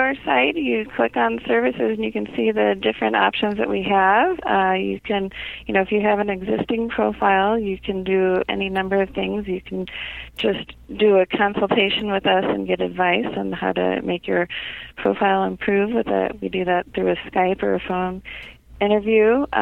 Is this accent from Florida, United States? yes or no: no; St. Louis, Missouri, United States; now in Omaha, United States; I'm from St. Louis, go-karts.